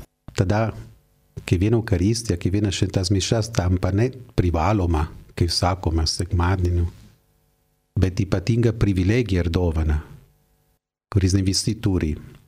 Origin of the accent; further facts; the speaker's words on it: Turin, Piedmont, Italy; Lithuanian is a second language; Aš esu iš Torino, miestą, kur įvyko tokie stebuklai